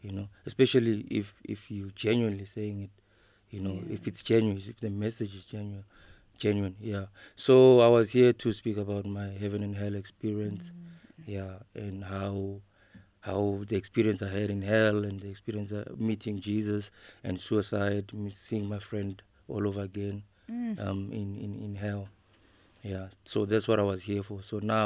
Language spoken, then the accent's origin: English; Bela-Bela, Limpopo, South Africa; now in Johannesburg, South Africa; Yeah, so I was born and raised in Limpopo.